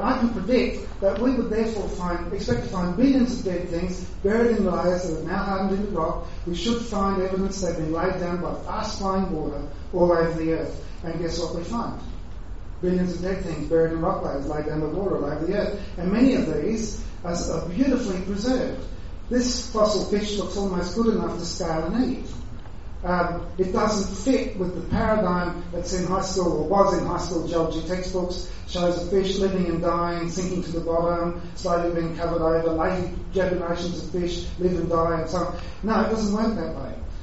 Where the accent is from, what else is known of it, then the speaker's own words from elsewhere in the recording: Queensland, Australia; See, as a Queenslander, I can tell you that I've never seen a local flood in Queensland that had nice, clean water flowing.